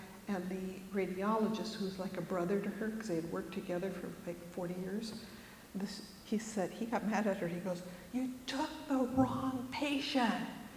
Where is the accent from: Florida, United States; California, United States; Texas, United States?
California, United States; Los Angeles; Maybe it's just because I'm from Los Angeles.